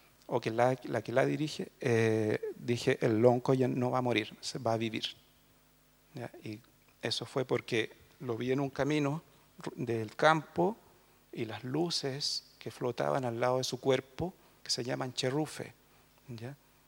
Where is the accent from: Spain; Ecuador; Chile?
Chile; southern Chile; me hice mapuche de la mala manera, de la peor manera, del mundo racista chileno del sur de Chile.